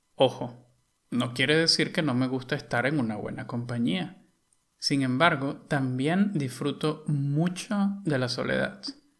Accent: Venezuela; el ron producido en Venezuela, mi país natal, es considerado uno de los mejores del mundo.

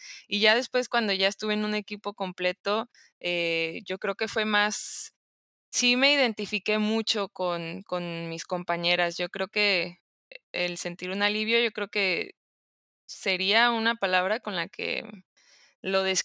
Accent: Tijuana, Baja California, Mexico; yo soy de aquí de Tijuana

